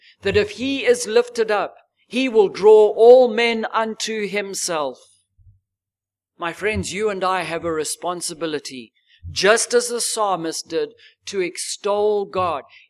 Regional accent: Zimbabwe; I never knew the Lord Jesus Christ when I was growing up in Zimbabwe.

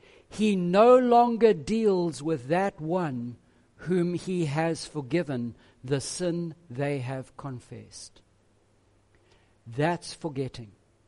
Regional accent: Zimbabwe; now in South Africa; God no longer looks at me as that dirty, rotten sinner growing up in Zimbabwe, emigrating to South Africa.

